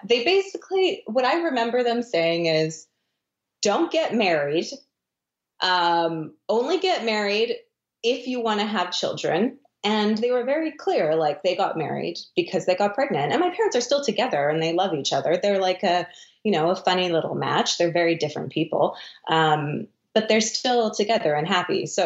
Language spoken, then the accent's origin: English; Vancouver, British Columbia, Canada; It was Vancouver. Vancouver